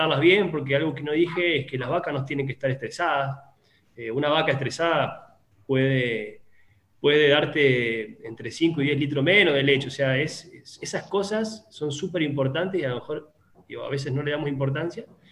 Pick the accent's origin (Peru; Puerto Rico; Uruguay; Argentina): Argentina; Córdoba; now in Mexico; una comida más callejera, que se hace mucho de donde vengo, que es Córdoba, se llama lomito.